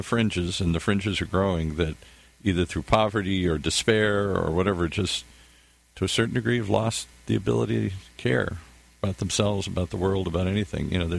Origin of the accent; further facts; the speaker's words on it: Midwest, United States; I grew up in the Midwest.